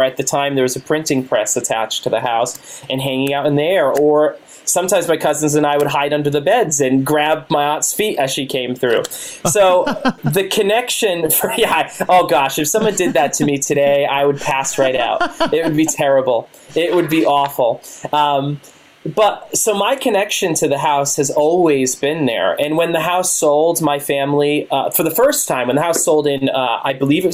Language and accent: English; Fall River, Massachusetts, United States; I'm from Fall River. I'm born and raised here.